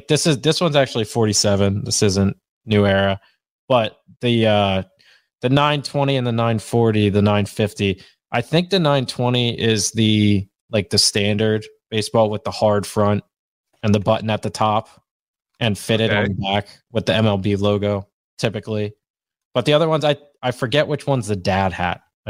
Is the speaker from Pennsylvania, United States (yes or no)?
yes; Pennsylvania, United States; So yeah, Sid, I grew up in Bucks County. I wanted a break.